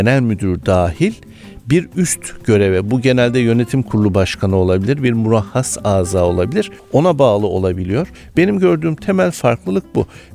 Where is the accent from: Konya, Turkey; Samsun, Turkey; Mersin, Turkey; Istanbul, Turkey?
Mersin, Turkey; Biz Mersinliyim ben. Evet. Babam bize haftada en az iki kere balık yedirdi.